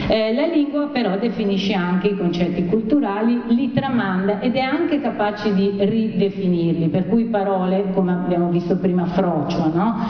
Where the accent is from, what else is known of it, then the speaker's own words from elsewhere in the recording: Marche, Italy; accent: Ancona; now in Venice, Italy; Io ho molto modificato la mia pronuncia centro-italiana anconetana per sentirmi bene a Venezia